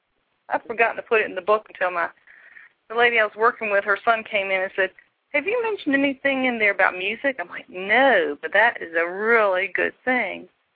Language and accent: English; the South, United States; accent: Southern; Yeah, in case my southern accent was too strong, right? I know, it gets that way.